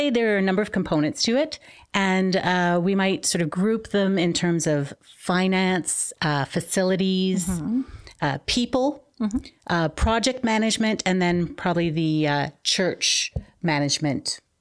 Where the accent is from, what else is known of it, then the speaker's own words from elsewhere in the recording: Montreal, Quebec, Canada; moved away as an adult; now in Mississauga, Canada; Sure. I grew up in Montreal.